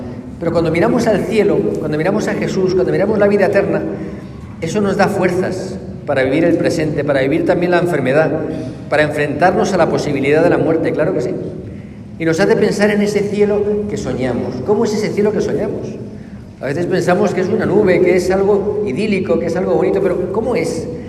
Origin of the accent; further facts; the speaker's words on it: Spain; el día de los difuntos, yo soy español, pues ver el día de muertos y el cementerio y el color y la vida.